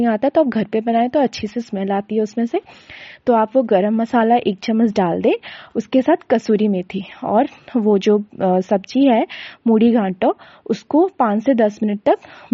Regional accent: Bhubaneswar, Odisha, India; मैं उड़ीसा भुवनेश्वर से हूँ।

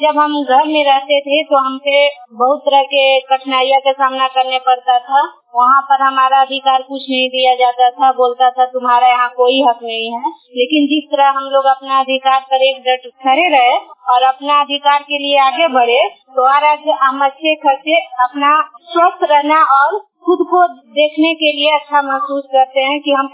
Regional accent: Miyan Bigha, India; और मैं मियाँ बिघा के रहने वाली हूँ, पंचायत कोसला।

